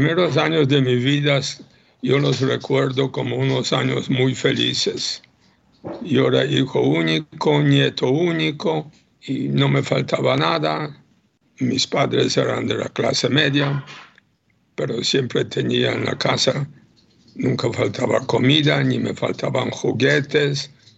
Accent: Łódź, Łódź Voivodeship, Poland; llegan a Lodz, mi ciudad natal

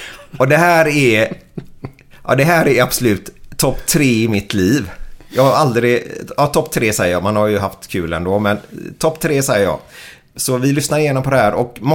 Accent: Rudalen, Västra Götaland County, Sweden; Och det är ju det här jag växte upp med uppe på Rudalen.

